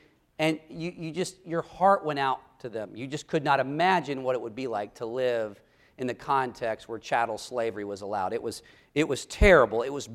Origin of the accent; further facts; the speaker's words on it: the South, United States; One of which, I'm from the South, was to protect the institution of slavery.